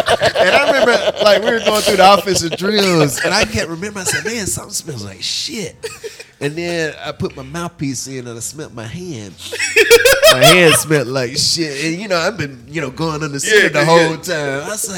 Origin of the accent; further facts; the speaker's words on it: the South, United States; especially growing up in the South where it's 95 plus every day.